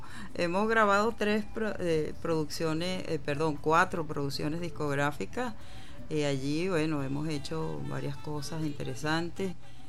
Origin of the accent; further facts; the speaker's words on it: Cumaná, Sucre, Venezuela; yo nací en la ciudad de Cumaná. Uh-huh. Y bueno, cumanesa, pura cepa de corazón, alma y vida